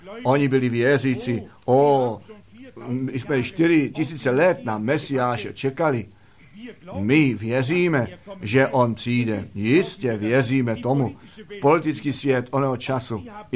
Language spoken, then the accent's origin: Czech; Arizona, United States; Vždyť já jsem z Arizony